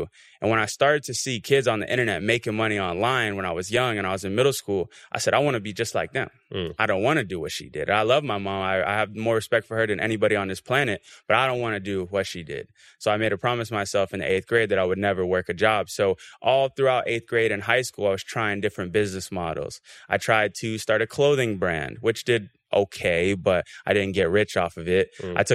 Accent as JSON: {"language": "English", "region": "Florida", "country": "United States", "said": "Yeah, I'm from Florida, so, you know, I come to Dubai, I had to bring the traffic and the rain."}